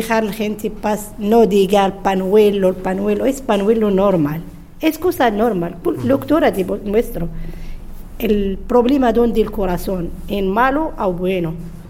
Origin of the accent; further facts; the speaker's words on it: Oujda, Oriental, Morocco; Spanish is a second language; now in Spain; Yo vivo en Oujda, en nación de Oujda. Oujda en Marruecos, cerca de Mnidia, en frontera de Algeria. Pues mi país muy bueno, también grande como Irón.